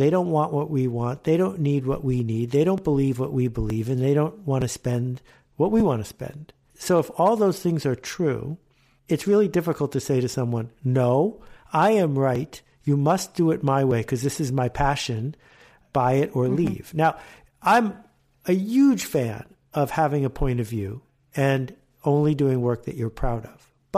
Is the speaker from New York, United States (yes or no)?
yes; Buffalo, New York, United States; also born or lived in Canada; I grew up in Buffalo and in Canada.